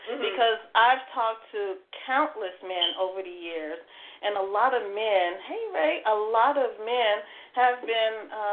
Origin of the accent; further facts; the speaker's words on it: Chicago, Illinois, United States; growing up in Chicago, being raised by a single father and my brother, and going to private school